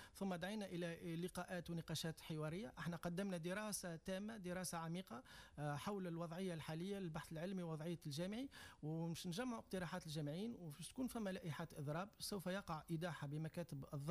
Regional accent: Tunisia; عندنا في تونس اليوم أكثر من 600 دكتور في البيولوجيا بطال

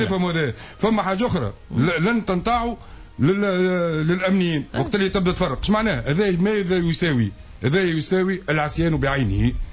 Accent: Tunisia; انا تونسي دولتي تونسية علم تاعي احمر وابيض فيه نجمة وهلال.

